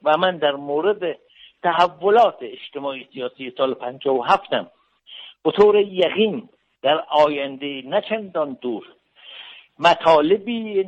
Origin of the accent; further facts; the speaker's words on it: Iran; من به عنوان یک ایرانی، به عنوان کسی که به دموکراسی و لائیسیته اعتقاد دارم